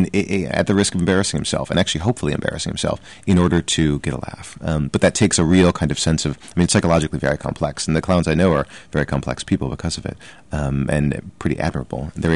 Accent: St. Louis, Missouri, United States; I feel like I grew up in the middle of America. I grew up in St. Louis.

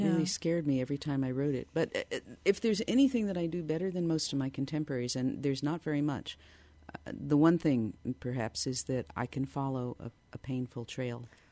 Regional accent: Philadelphia, Pennsylvania, United States; I grew up in Philadelphia. That's how I think of it. I learned to be a person.

